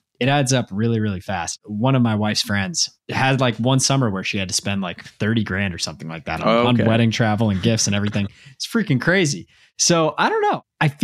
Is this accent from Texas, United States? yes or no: yes; Dallas, Texas, United States; now in Massachusetts, United States; So I grew up in Dallas and there are Chick-fil-A's there.